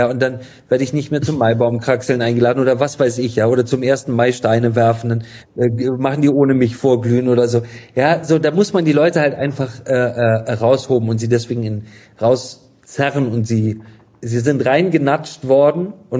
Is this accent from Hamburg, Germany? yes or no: yes; Hamburg, Germany; als Hamburger und HSV-Fan hasse ich den FC Bayern leidenschaftlich.